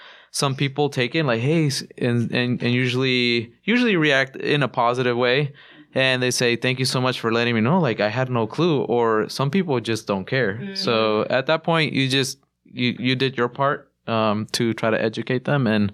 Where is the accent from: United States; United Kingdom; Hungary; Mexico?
Mexico; just because I grew up in Mexico, I consider myself Mexican.